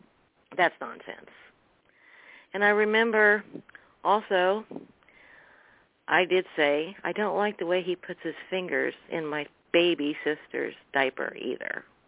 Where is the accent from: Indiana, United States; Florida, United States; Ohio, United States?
Indiana, United States; And one trip on the way home to my hometown, Indiana, here, me and my sisters heard some very sad words about Grandpa.